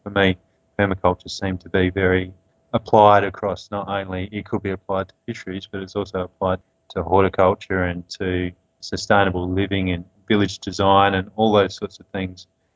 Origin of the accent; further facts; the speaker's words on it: Adelaide, South Australia, Australia; I grew up in Adelaide, which is in South Australia, and I grew up in the Adelaide Hills, which is probably about 20 minutes out of the CBD, and it's just on the border of the city.